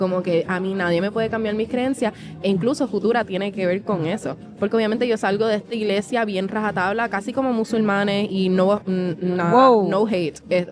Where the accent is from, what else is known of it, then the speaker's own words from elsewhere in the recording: Dorado, Puerto Rico; Yo nací criada en Dorado